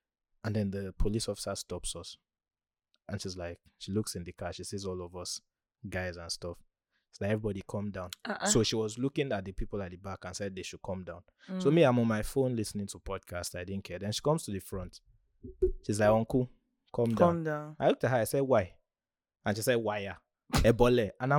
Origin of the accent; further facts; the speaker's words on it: Nigeria; And throughout, obviously, me being Nigerian, I start to mouth off.